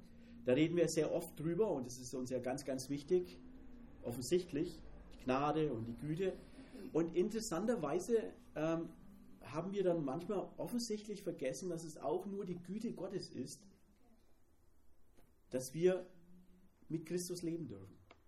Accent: Bavaria, Germany; accent: Franconian; now in Swabia, Germany; Wir kommen ursprünglich aus dem Frankenwald, müssen aber sagen, wir sprechen zwar Fränkisch, aber unser Herz ist tatsächlich im Schwabenland richtig aufgeblüht. Da haben wir auch eigentlich tatsächlich unsere geistliche Heimat.

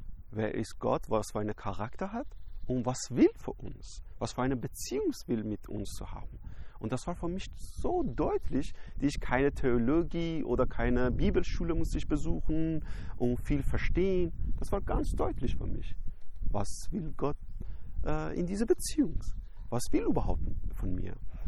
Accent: Iran; German is a second language; ich komme aus dem Iran, ich war Muslim und ich habe auch sehr tief in Islam reingegangen

